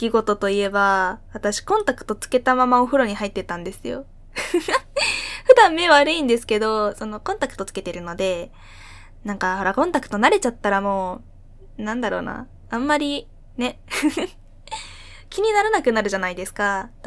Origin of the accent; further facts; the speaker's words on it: Fukuoka, Japan; accent: Hakata dialect; 年齢19歳の現役大学2年生です。出身地は福岡県です。